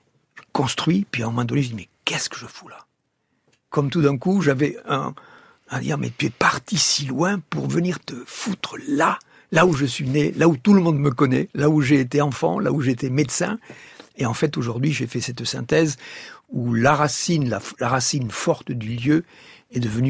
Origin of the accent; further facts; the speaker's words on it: Occitanie, France; je suis revenu chez moi dans le Tarn, voir mes parents